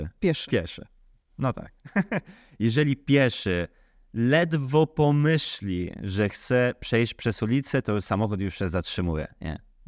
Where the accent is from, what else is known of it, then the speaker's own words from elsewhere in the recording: Italy; now in Poland; ja mam trochę korzeni polskich, bo mama jest Polka, tata jest Włoch, ale całe życie i wychowałem się we Włoszech. Od urodzenia do studia, po studia i zacząłem tam pracować.